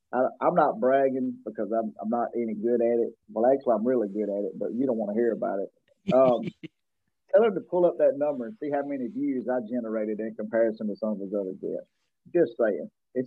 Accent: Deep South, United States; I was born and raised in the Deep South. I don't know anything besides that.

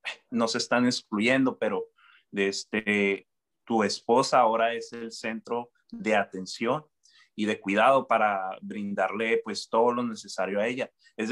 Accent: Ciudad Obregón, Sonora, Mexico; Tengo 27 años, soy de Ciudad Obregón, Sonora, México. Para las personas que no conocen, es al norte de México

